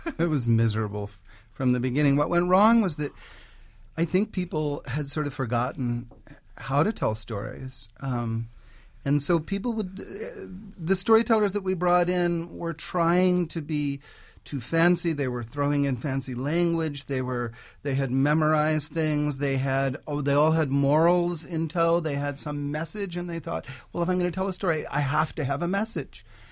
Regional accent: the South, United States; Sadly, even though I am from the South, I am sad about that.

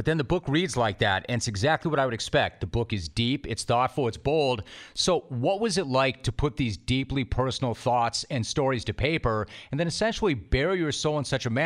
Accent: Calabasas, California, United States; I grew up in Calabasas, so I like it.

